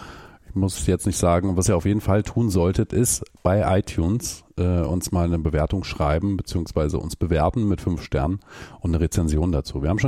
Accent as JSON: {"language": "German", "region": "East Germany", "country": "Germany", "tie": "born or raised there", "said": "Natürlich. Angeblich gab es in der DDR keine Bananen. Zur Wende war ich 4."}